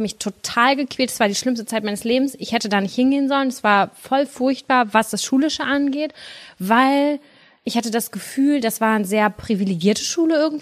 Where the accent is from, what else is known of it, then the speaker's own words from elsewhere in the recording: Germany; born there; Wir sind ja alle in Deutschland geboren.